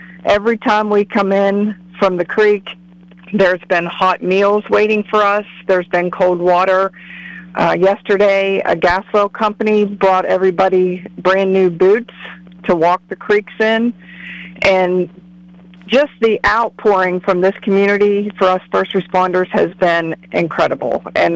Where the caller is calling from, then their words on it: Moundsville, West Virginia, United States; from Moundsville, West Virginia.